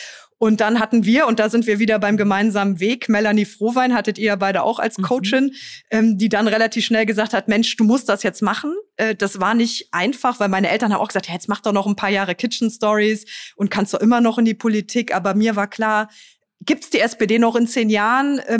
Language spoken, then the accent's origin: German; Trier, Rhineland-Palatinate, Germany; now in Berlin, Germany; in meiner Heimat, und das ist Trier